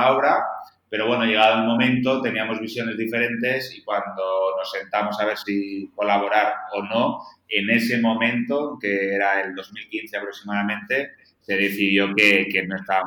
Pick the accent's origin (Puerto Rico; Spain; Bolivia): Spain; Barcelona, Catalonia; also born or lived in Madrid; yo soy de Barcelona, pero llevo toda la vida en Madrid. Cuando volví a Barcelona por temas personales